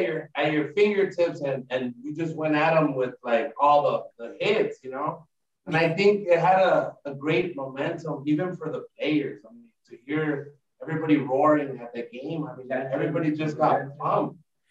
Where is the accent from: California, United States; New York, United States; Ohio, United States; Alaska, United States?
California, United States; Los Angeles; We were raised in East LA, you know what I mean? We come from the barrio, you could say.